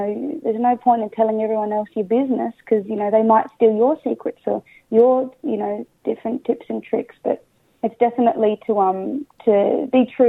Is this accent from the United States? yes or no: no; Wollongong, New South Wales, Australia; also born or lived in Melbourne / Sydney; I did, you know, a little bit in Melbourne in kindergarten and in year two. And then I was born in Sydney, so I did a little bit in Sydney as well, but predominantly was actually Wollongong.